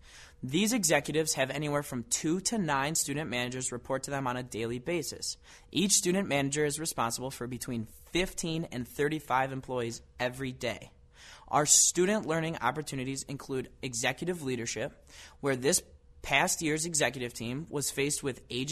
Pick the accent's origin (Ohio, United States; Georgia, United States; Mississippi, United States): Ohio, United States; Bay Village; I am originally from Bay Village, Ohio, outside of Cleveland